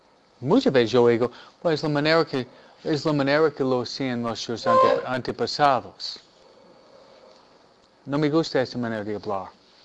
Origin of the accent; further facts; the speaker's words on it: United States; born there; Spanish is a second language; Pero yo digo, yo soy americano, yo soy muy crítico de mi cultura. Yo nací aquí.